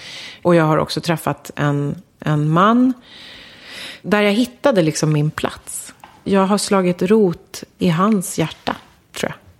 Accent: Sweden; also born or lived in Brazil; Och jag är världens stoltaste svensk. Men jag är också från Brasilien till exempel.

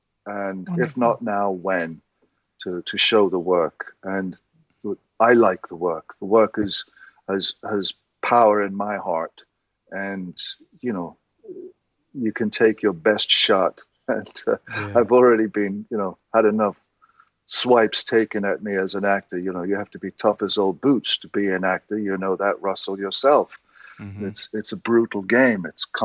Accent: Ireland; Oh, I think it's just being Irish and confessional.

